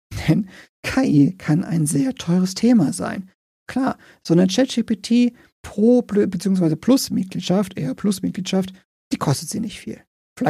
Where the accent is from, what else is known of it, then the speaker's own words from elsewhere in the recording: Cologne, North Rhine-Westphalia, Germany; Ich komme aus Köln